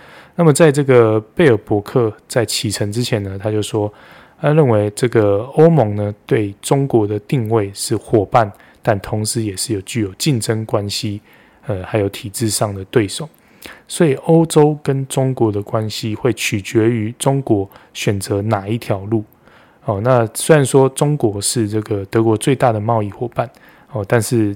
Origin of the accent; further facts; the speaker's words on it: Taiwan; 以我们台湾人的角度，以我们对这个中国的认知